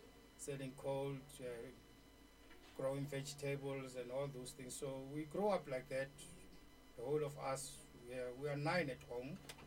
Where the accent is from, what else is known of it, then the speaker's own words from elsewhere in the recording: Winterfeld, South Africa; I was born in Makau, the outskirts of Harankua, but I grew up in Winterfeld in the Ten Morgans. I did my primary and higher education in Winterfeld.